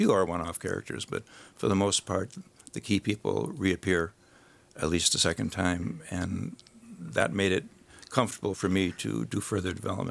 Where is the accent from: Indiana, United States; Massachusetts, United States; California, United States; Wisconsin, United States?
Wisconsin, United States; Mosinee; Well, Bridgeton, in a sense, is modeled after my hometown of Mosinee.